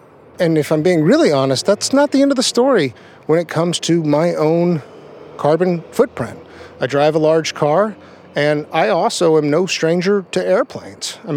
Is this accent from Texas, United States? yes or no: yes; Texas, United States; I grew up on this stuff. I'm from Texas. Texas barbecue has, for me, always held this special place in my heart.